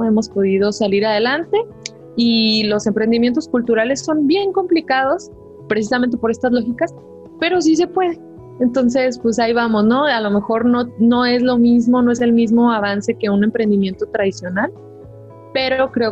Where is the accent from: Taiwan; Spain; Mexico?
Mexico; Ignacio Zaragoza; en mi pueblo, que se llama Ignacio Zaragoza.